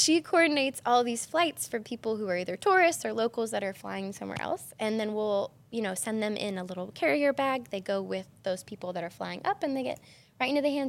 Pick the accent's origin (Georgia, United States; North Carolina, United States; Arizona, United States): North Carolina, United States; accent: southern; That's where the southern accent might be coming from a little bit. I tried to taper it down.